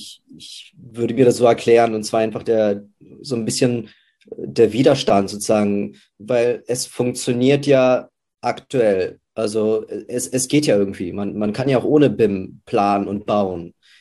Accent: Berlin, Germany; ich als Berliner

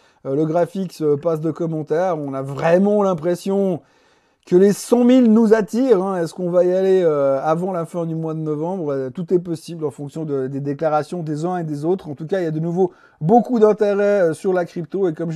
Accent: Plan-les-Ouates, Geneva, Switzerland; born there; moi aussi je suis né à Plan-les-Ouattes

